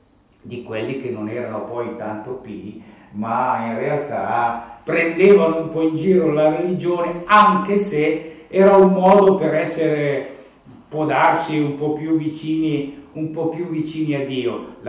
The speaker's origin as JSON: {"language": "Italian", "town": "Carate Brianza", "region": "Lombardy", "country": "Italy", "tie": "born there", "said": "Io sono nato a Carate Brianza"}